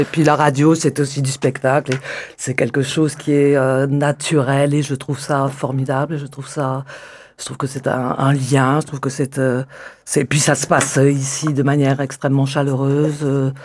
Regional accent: Nouvelle-Aquitaine, France; Et je suis rentrée dans les Landes, puisque je suis originaire des Landes il y a une dizaine d'années.

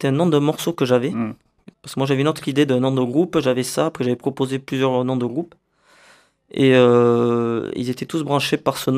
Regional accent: Nouvelle-Aquitaine, France; Voilà, on est d'ici, de l'Aquitaine, donc voilà, donc ça correspondait bien à ça.

